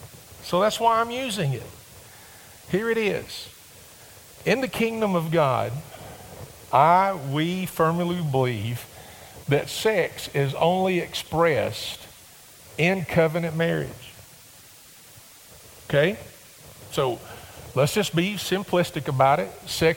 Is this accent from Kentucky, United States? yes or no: yes; Campbellsville, Kentucky, United States; also born or lived in Summersville; Growing up in Summersville and Campbellsville?